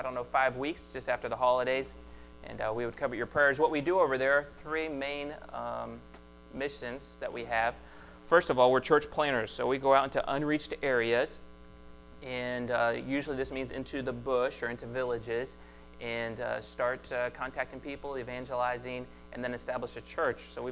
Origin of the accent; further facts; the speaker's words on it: Tampa, Florida, United States; And I'm from Tampa, right? So I've seen like as many snowstorms as I've never seen a snowstorm before. So I hadn't seen snow until I was in my 20s.